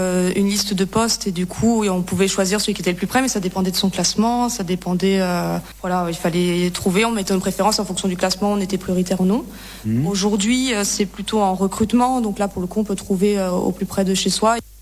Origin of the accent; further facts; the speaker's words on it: Grand Est, France; now in Lyon, France; Je suis de Lorraine. et j'ai intégré Lyon voilà, parce que le poste s'est présenté et que j'avais envie de bouger.